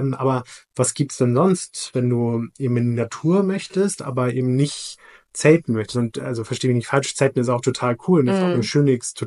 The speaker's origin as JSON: {"language": "German", "region": "Hamburg", "country": "Germany", "tie": "born or raised there", "lives_now": "Berlin, Germany", "said": "gebürtiger Hamburger, werde dieses Jahr 40 Jahre alt"}